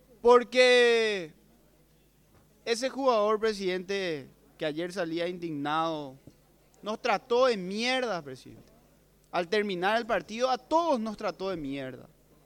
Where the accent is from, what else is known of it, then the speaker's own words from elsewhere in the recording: Paraguay; Y nosotros como paraguayos